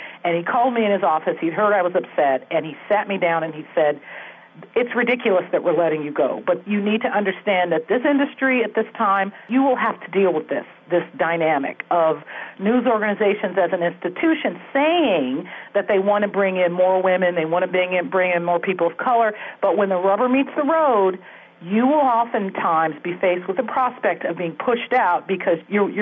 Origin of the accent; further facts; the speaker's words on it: San Francisco, California, United States; You're referring to my first daily newspaper job, which was in my hometown of San Francisco.